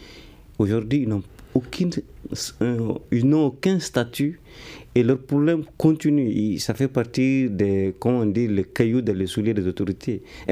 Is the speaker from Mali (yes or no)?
yes; Gao, Mali; je suis de Gao